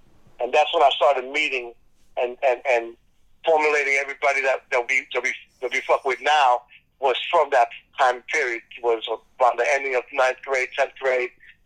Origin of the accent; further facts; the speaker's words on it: Chicago, Illinois, United States; moved away; You know, we came from Chicago, so we, you know, my mom wanted to get away from that gang shit.